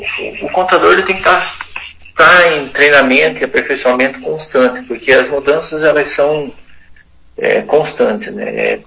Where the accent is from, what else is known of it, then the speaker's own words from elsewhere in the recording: Prudentópolis, Paraná, Brazil; eu sou natural de Prudentópolis